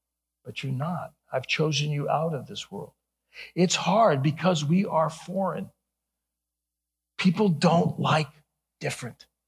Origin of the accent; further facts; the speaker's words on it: Ohio, United States; Yeah, you got me on that. I'm from Ohio.